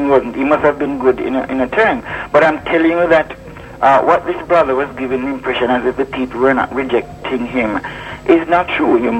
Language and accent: English; Jamaica; I spoke to a woman in a pharmacy, and she discovered I was from Jamaica.